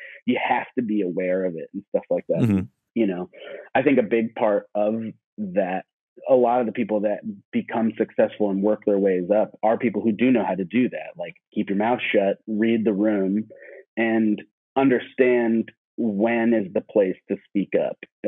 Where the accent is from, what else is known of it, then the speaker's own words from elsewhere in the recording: Florida, United States; I have some close friends in common with the … guys because we're all from Florida.